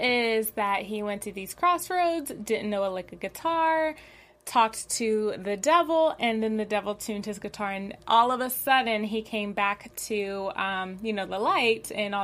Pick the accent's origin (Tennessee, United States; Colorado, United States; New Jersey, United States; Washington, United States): Tennessee, United States; I'm actually from Tennessee